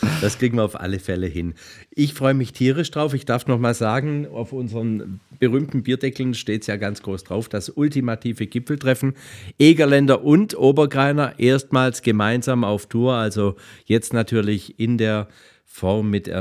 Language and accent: German; Slovenia; Slowenien, mein Heimatland